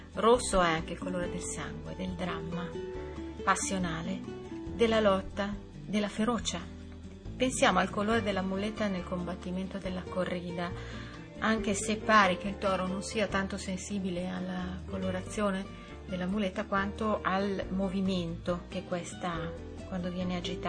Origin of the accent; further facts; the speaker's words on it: Milan, Lombardy, Italy; volevo dirvi due proverbi milanesi, perché io sono milanese e quindi questi conosco.